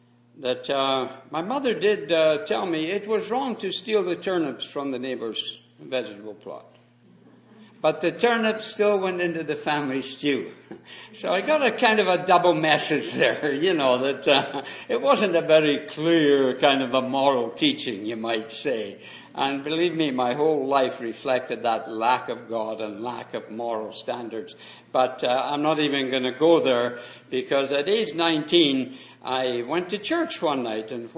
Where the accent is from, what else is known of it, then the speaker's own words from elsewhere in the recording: Winnipeg, Manitoba, Canada; we're visiting from Winnipeg, and we have enjoyed the warmth of love and the welcome of the assembly here.